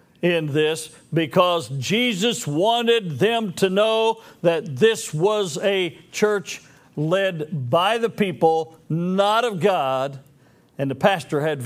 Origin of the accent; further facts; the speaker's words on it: Arkansas, United States; See, I come from Arkansas, so I sometimes speak my piece pretty loudly